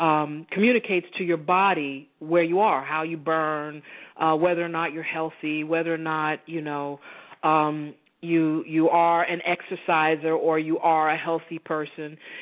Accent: the South, United States; I even though I grew up in the South and, you know, a lot of segregation

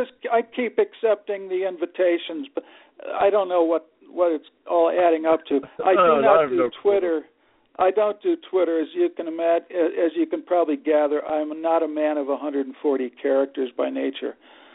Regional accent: Milwaukee, Wisconsin, United States; I grew up in Milwaukee, rooting for the Braves

